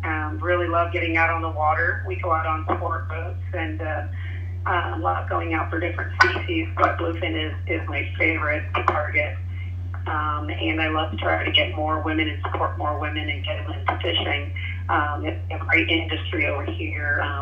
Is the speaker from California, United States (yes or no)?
yes; San Diego, California, United States; I'm from San Diego, California. I'm an angler, local angler here